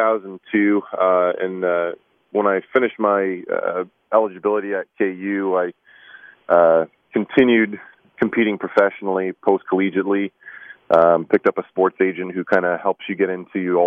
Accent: Windsor, Ontario, Canada; moved away as an adult; now in Lawrence, United States; I did. I grew up in Windsor, Ontario, on the border with Detroit

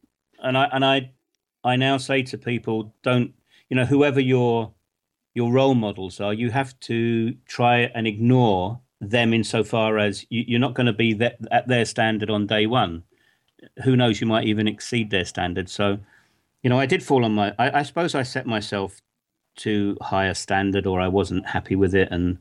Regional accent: England, United Kingdom; moved away as an adult; now in Bosnia and Herzegovina; I'm an Englishman. I live in Bosnia-Herzegovina, but I go other places, so I'll call myself an Englishman in the Balkans.

